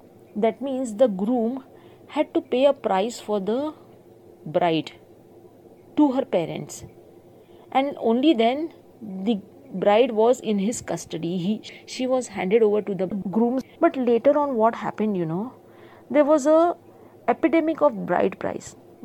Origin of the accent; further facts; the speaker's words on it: Vasai, Maharashtra, India; I hail from Vasai, which is a Catholic locality, majority Catholic population. So we were surrounded by Catholics all over. Very few Hindu families in our locality.